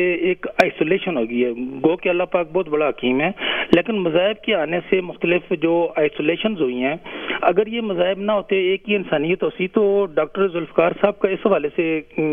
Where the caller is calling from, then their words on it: Abbottabad, Khyber Pakhtunkhwa, Pakistan; میں ابٹ آباد سے بول رہا ہوں